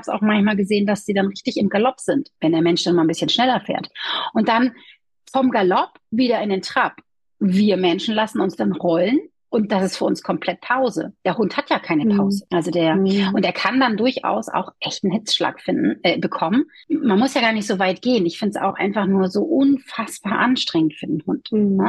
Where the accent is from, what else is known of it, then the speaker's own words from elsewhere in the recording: Hamburg, Germany; ich bin ja ein absolutes Nordlicht. Ich bin in Hamburg geboren. Also das heißt, ich komme ja hier aus der Gegend